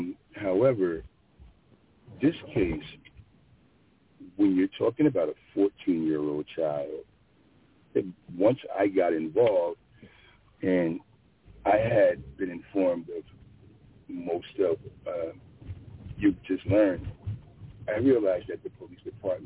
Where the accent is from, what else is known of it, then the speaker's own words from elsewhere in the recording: Paterson, New Jersey, United States; And I'm from New Jersey. I'm from Paterson, New Jersey.